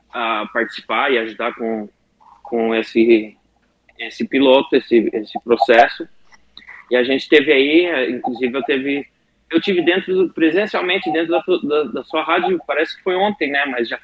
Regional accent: Criciúma, Santa Catarina, Brazil; born there; also born or lived in Baixada Fluminense; Pois é, eu nasci em Criciúma e residi um bom tempo na Baixada Fluminense.

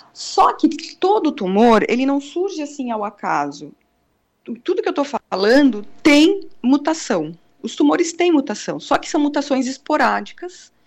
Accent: Minas Gerais, Brazil; now in Florianópolis, Brazil; Não, eu sou natural de Minas Gerais.

